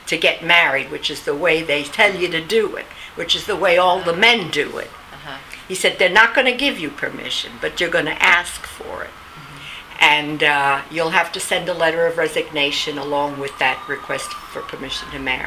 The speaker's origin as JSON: {"language": "English", "region": "New York", "country": "United States", "tie": "born or raised there", "said": "So we came to set up residence in New York, which was my hometown"}